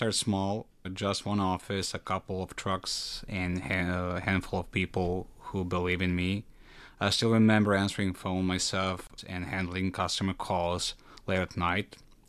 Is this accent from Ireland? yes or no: no; Serbia; now in United States; Well, I came from Serbia in 2014 here in the States, actually, to be really precise, in Rockville, Maryland.